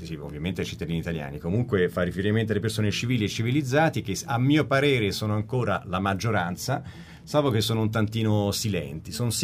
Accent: Rome, Lazio, Italy; moved away as an adult; now in Siena, Italy; io sono senese di famiglia. In realtà sono nato e cresciuto a Roma, nel senso che per i primi 20 anni ho abitato nella vostra città. Passavo 8 mesi qui a Roma e 4 in Toscana

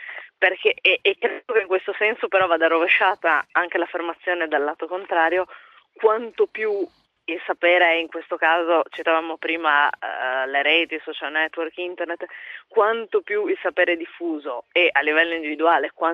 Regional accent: Pordenone, Friuli-Venezia Giulia, Italy; Io sono di Pordenone, ho studiato all'Università di Trieste

